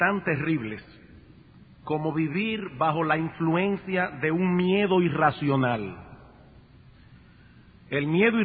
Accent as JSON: {"language": "Spanish", "town": "San Juan de la Maguana", "region": "San Juan", "country": "Dominican Republic", "tie": "born or raised there", "said": "Yo recuerdo que cuando era niño, allá en mi pueblo, en San Juan de la Maguana"}